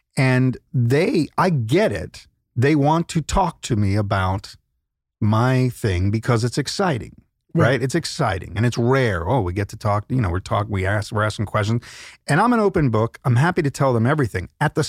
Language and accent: English; Queens, New York, United States; now in New Jersey, United States; I'm from Queens, but we moved to New Jersey 9.5 years ago.